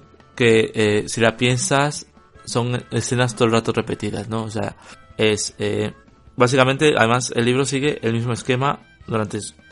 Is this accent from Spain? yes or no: yes; Spain; como soy español y el inglés no es mi lengua materna